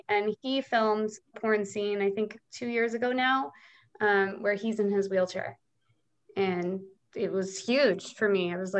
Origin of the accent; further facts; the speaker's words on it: Texas, United States; because growing up in Texas, that was not something really any of us had.